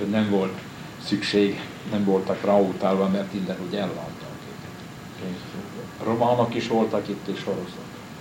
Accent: Buzica, Košice Region, Slovakia; itt születtem Buzitan 1922. augusztus 3-án. Nemzetiségem magyar, apám, dédnagyapámtól kezdve mind itt vannak Buzitan eltemettette. A szülőfalum, szülőföldem ez, ahol élek, ahol születtem, református vallású vagyok.

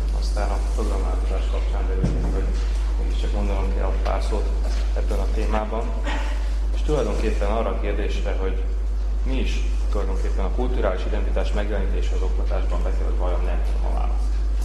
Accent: Slovakia; Mi esetünkben el kell dönteni, hogy mik is vagyunk, magyarok vagyunk, szlovákiai vagyunk, szlovákiai magyarok vagyunk.

